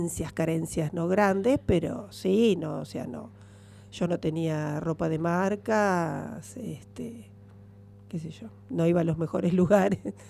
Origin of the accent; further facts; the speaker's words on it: Villa Constitución, Santa Fe, Argentina; Nacida y criada en Villa Constitución, barrio Silsa, adoptada por barrio Talleres.